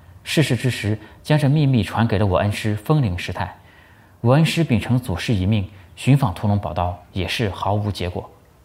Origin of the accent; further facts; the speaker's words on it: China; 就好比你用我们中国人用甲午海战这种，或者是马关条约这种名称来命名我们最强的一个武器一样